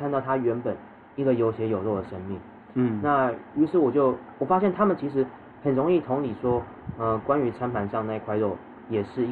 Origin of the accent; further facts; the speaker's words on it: Taichung, Taiwan; 然后我是台中人，我要从台中去新竹扫墓